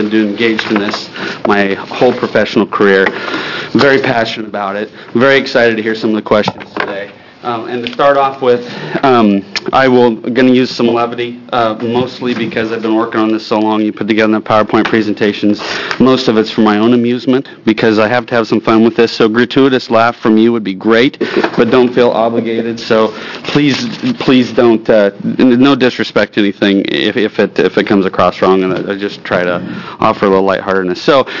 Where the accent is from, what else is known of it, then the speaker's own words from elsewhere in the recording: Oregon, United States; So I grew up in Oregon Ag, literally went to Oregon State.